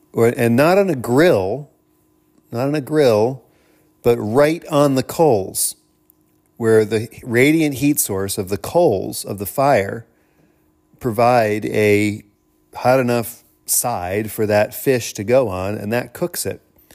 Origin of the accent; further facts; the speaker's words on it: United States; Now, I am an American, so broiling means something very specific to me.